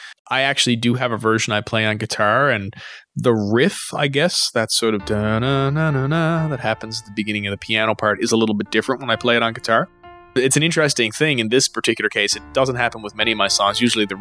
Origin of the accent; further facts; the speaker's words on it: Newfoundland and Labrador, Canada; I'm from Newfoundland, a small island on the East Coast